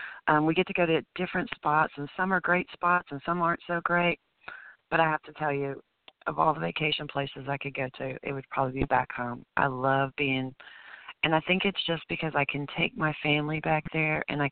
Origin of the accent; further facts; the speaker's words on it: Kentucky, United States; I wouldn't think it because I'm from Kentucky. We eat beef and we eat pork and we love it.